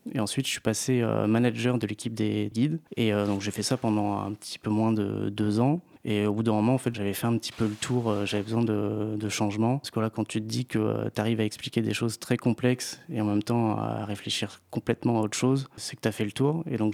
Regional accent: Plougastel, Brittany, France; j'ai 34 ans, j'ai les cheveux courts, noirs et puis je suis originaire du Finistère, plus précisément de Plougastel, donc le pays de la fraise, je ne sais pas si tu connais.

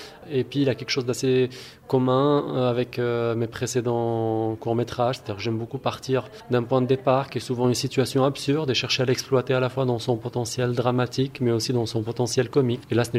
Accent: Morocco; Alors, je viens du Maroc, donc j'y suis né et j'y habite.

